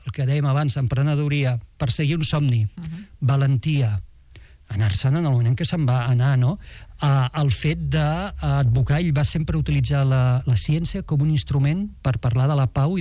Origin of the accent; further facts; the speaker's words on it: Tarragona, Catalonia, Spain; born there; jo sóc nascut a Tarragona